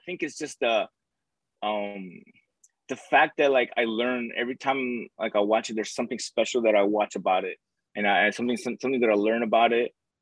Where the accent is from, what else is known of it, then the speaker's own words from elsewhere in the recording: Sicily, Italy; born there; English is a second language; I was born in Sicily.